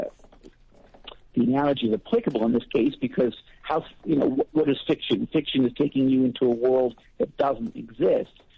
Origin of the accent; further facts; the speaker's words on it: United States; So I was born and raised in the States with the political and economic and religious freedom that my, you know, grandparents and great-grandparents never had in Russia.